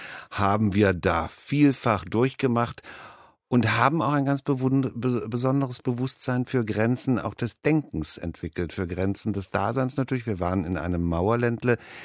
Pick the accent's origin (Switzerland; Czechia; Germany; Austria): Germany; Ich bin weiß. Ich bin wohl situiert, ich bin Deutscher, ich habe einen Pass.